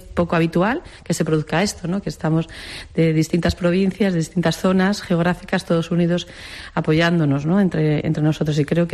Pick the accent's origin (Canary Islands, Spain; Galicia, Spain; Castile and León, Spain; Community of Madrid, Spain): Castile and León, Spain; Ávila; Yo no soy gallega, soy de Ávila, vengo de elaborar vinos en Gredos, tengo un proyecto de elaboración en la Sierra de Gredos